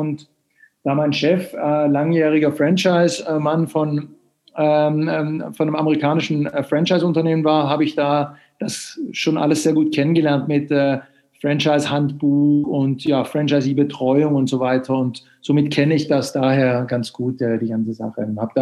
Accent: Sweden; German is a second language; now in Germany; ich bin Schwede, wie man vielleicht am Namen hört, aber lebe ungefähr 2/3 meines Lebens schon in Deutschland.

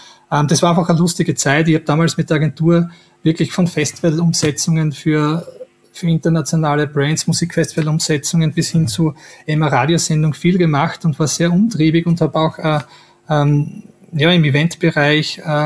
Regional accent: Styria, Austria; in dem Bereich, wo ich her bin, in der Steiermark

